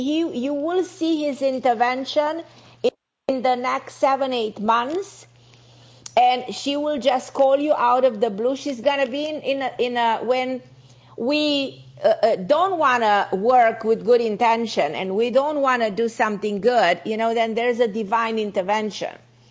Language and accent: English; Romania; born there; English is a second language; a Hungarian origin myself, so that's why. My mother was Hungarian. Yeah. I was born in Romania, half Hungarian, so I love the Hungarian people because I'm part Hungarian myself.